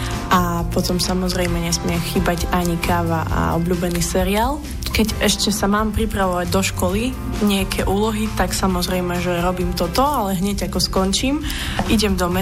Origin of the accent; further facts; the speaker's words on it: Uzhhorod, Zakarpattia Oblast, Ukraine; now in Slovakia; Pochádzam z Užhorodu, ale na Slovensko som chodila dosť často ako decko, pretože môj detko bol Slovák.